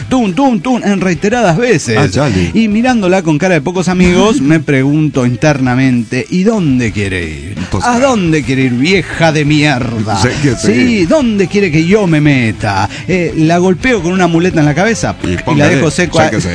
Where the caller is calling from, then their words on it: Mexico City, Mexico; de Chilangolandia.